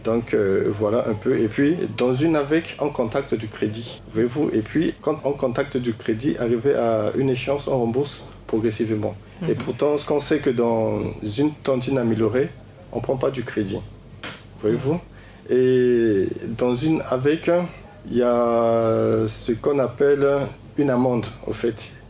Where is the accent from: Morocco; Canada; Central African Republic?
Central African Republic; À l'époque, quand on était petit, Ici chez nous, en Centrafrique